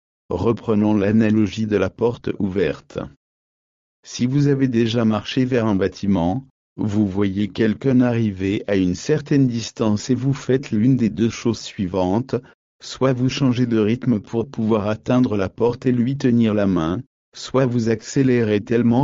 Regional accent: Canada; J'en ai fait l'expérience en grandissant au Canada. Il y a deux ou trois choses que l'on fait en tant que Canadien.

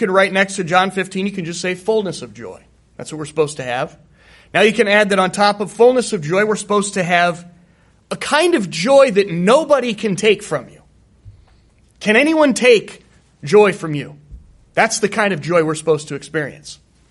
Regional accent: United States; And as an American, you know, we don't follow soccer too closely here.

